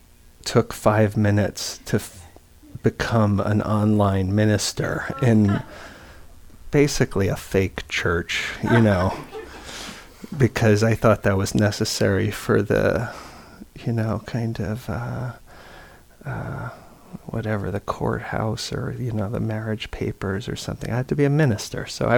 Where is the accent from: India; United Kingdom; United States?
United States; New York; I grew up in New York.